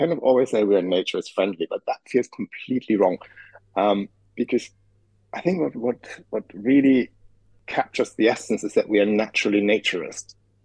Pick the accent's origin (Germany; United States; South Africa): Germany; accent: German; English is a second language; I was brought up, as you probably hear from my accent, I was brought up in Germany.